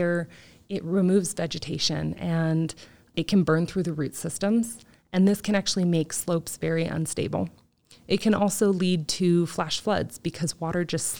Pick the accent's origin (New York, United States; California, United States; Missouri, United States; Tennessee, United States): California, United States; San Diego; well, I'm from San Diego, and we were evacuated, and one of my childhood friends lost his home, and we had smoke weeks where we couldn't go to school